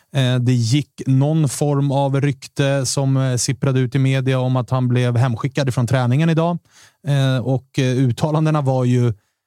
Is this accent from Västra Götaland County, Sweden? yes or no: no; Stockholm, Stockholm County, Sweden; som vi stockholmare kan liksom håna att säga